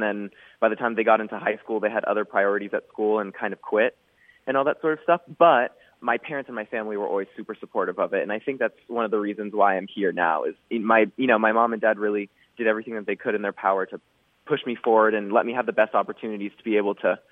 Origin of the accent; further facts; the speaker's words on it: Houston, Texas, United States; Yes, I am. I'm from Houston, Texas, born and raised.